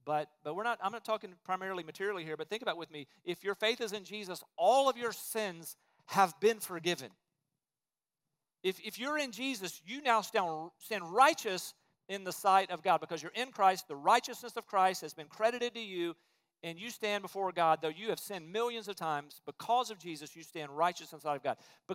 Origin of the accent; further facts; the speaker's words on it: Alabama, United States; and so we came from Alabama up here to a candidate conference